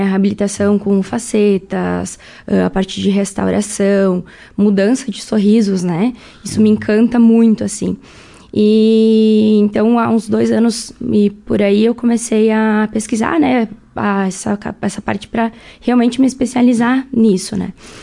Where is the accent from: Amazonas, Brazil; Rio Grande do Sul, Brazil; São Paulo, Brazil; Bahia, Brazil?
Rio Grande do Sul, Brazil; Marau; born there; Sim, sou nascida aqui em Marau mesmo. Sou.